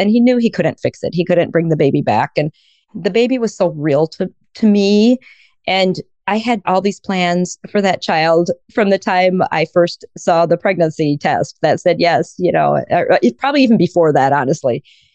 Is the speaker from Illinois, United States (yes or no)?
no; Iowa, United States; I was raised in Iowa and I still live in Iowa and I love it here. I had 5 siblings, so there was 6 of us, and raised on a farm